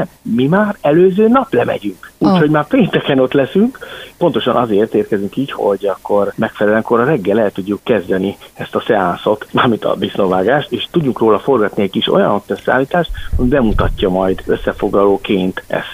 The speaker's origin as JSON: {"language": "Hungarian", "region": "Budapest", "country": "Hungary", "tie": "born there", "said": "Igen, Pesten születtem, de igazából nagy kötődésem az Alföldhöz van."}